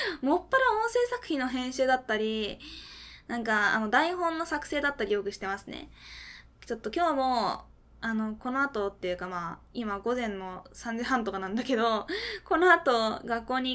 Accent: Fukuoka, Japan; まあ博多弁です。博多弁ですじゃない。福岡県出身です。福岡から出て、そこに何年かも住むなんてしたこともありません。もう根っからの福岡県民です。

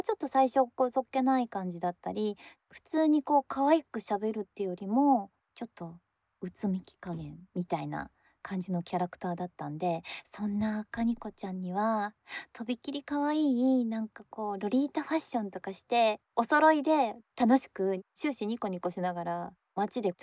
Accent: Chitose, Hokkaido, Japan; 私、北海道出身なんです。で、生まれが千歳市ですね。千歳で生まれて

